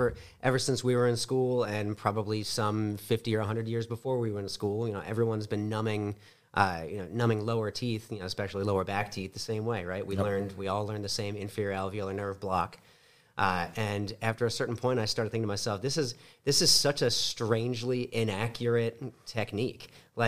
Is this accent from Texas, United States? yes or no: no; Philadelphia, Pennsylvania, United States; But I was raised in Philadelphia. I trained in Philadelphia at Temple, and worked up there. My wife is from Florida, and I got tired of her begging me to move to Florida.